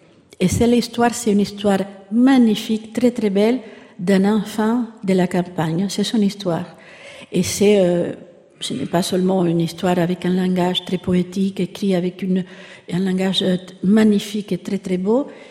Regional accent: Cuba; moved away as an adult; Vous savez, quand je suis partie de Cuba, je ne savais pas que j'allais être interdite

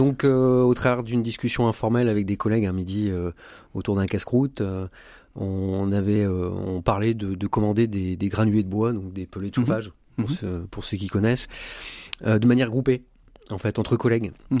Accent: Valenciennes, Hauts-de-France, France; j'ai 44 ans, je suis originaire de Valenciennes, j'ai 3 enfants

